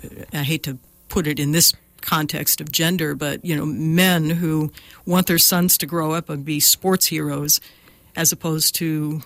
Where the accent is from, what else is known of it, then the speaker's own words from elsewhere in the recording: Midwest, United States; now in California, United States; I grew up in the country in the Midwest, and that really served me well because we were part of a small cluster of houses, but mostly I had open fields to play in.